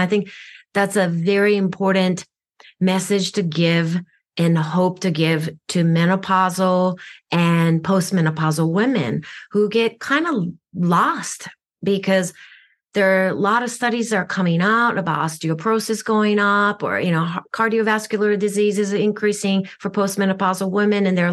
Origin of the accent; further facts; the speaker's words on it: Japan; first language Japanese; English is a second language; moved away; I'm an East meets West meet person. You know, I grew up in Japan. I only spoke Japanese growing up, so I didn't speak English till I came here.